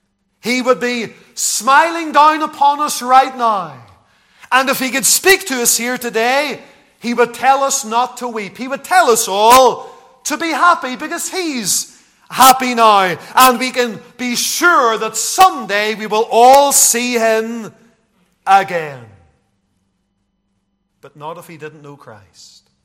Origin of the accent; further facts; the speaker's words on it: Lisburn, Northern Ireland, United Kingdom; doing outreach in the town that I grew up in Lisburn with the church outreach team